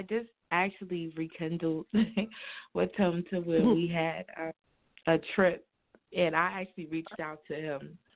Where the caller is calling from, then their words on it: New Jersey, United States; I'm from, like, the northern part, closer to the city.